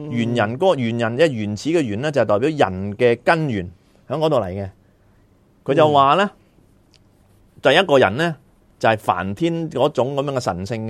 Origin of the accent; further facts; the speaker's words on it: China; 即係等于我哋中国人讲真龙天子，